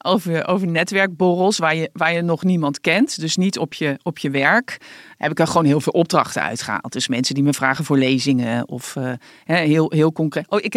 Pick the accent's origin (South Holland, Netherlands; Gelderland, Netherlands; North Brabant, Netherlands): Gelderland, Netherlands; Arnhem; born there; Namelijk, ik ben natuurlijk geboren in Arnhem.